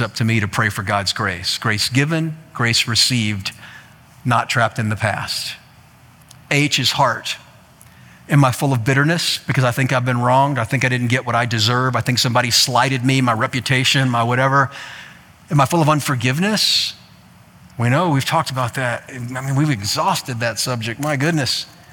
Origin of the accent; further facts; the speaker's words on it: Iowa, United States; but I'm from Iowa. We don't, you know, tornadoes are a Tuesday around here.